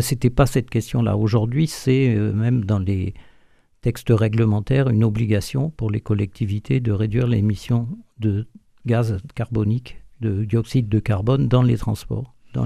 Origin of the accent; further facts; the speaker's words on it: Paris, Île-de-France, France; Naissance à Paris, oui. J'ai vécu toute mon enfance à Paris, en face du jardin du couvent principal des Franciscains. Donc on était bien entourés, en fait, et dans une famille chrétienne.